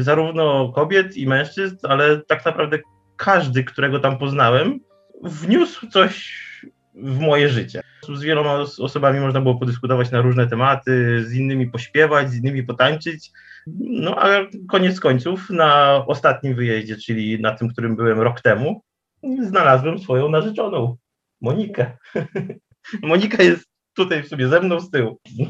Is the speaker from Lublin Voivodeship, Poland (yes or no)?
yes; Lublin Voivodeship, Poland; Ja jestem z małej wsi pod Lublinem.